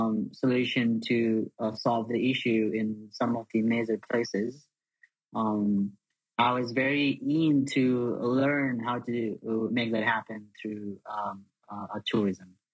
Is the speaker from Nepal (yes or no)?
yes; Nepal; English is a second language; I grew up in a normal, typical village in Nepal. The village of around 50 or 60